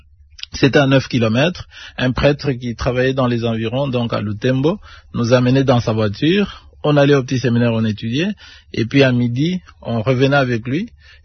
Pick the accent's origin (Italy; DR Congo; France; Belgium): DR Congo; Ngandajika, Lomami; born there; Moi, je suis né au village. Né à Ngandajika. Je suis né à Ngandajika le 28 octobre 1967, donc dans quelques mois, ça va me faire 58 ans.